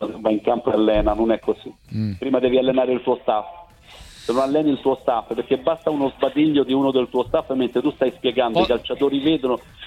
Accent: Rome, Lazio, Italy; perché sono un romano convinto

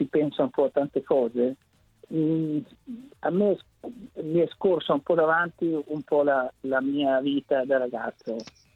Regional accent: Prato, Tuscany, Italy; sono nato a Prato, vicino a Prato, stavo vicino alla campagna

